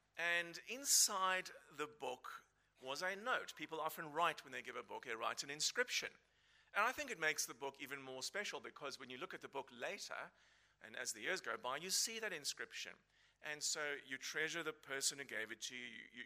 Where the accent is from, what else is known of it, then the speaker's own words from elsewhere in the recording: South Africa; accent: South African; moved away; If you don't know me and you don't know where my accent comes from, it comes from South Africa. I've been here for nearly 15 years.